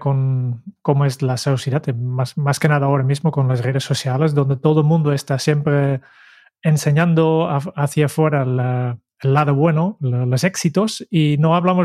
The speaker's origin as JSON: {"language": "Spanish", "country": "Netherlands", "said": "aquí como holandés me gustaría llamar un momento al alemán que lleves dentro"}